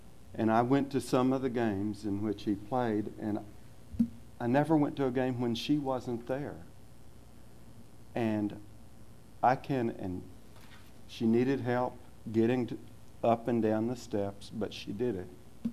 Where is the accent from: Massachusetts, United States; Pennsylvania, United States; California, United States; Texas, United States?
Texas, United States; Houston; I grew up in Houston. There was a municipal auditorium, coliseum